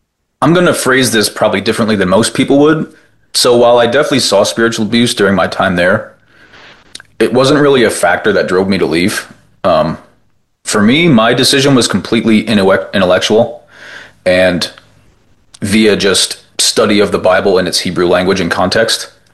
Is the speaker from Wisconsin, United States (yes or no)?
no; Pennsylvania, United States; I'm from Pennsylvania, so I know, like, the district, you can only have so many UPC churches within so many miles of one another